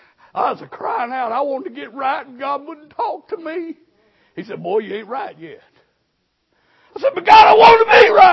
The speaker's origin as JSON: {"language": "English", "region": "Texas", "country": "United States", "said": "Where I'm from in Texas, I was born in Lampasas County, had the Taylors."}